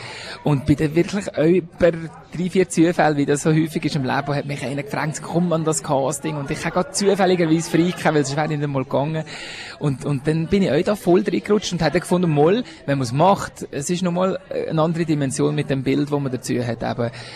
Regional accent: Bern, Switzerland; now in Zurich, Switzerland; ich fühle mich total als Walliser. Meine Familie, meine Wurzeln, das ist alles Wallis. Bin aber zu Bären aufgewachsen

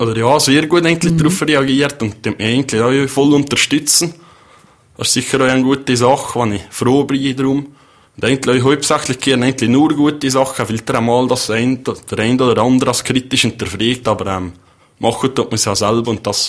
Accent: Valais, Switzerland; als Walliser hat man seit immer ein bisschen so speziellen schon, Zusammenhalt.

